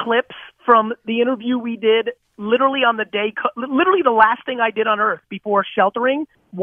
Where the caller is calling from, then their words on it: New Jersey, United States; No, I'm the actor, New Jersey.